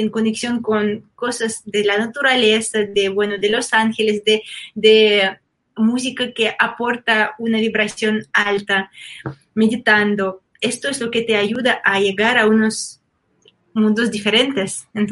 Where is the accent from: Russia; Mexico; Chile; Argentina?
Russia; born there; Spanish is a second language; viví en zona de montes de Altai y también de montes de Ural, es donde, desde donde yo nací, sí, cerca de montes de Ural y también Altai. Estaba viviendo ahí, aprendiendo.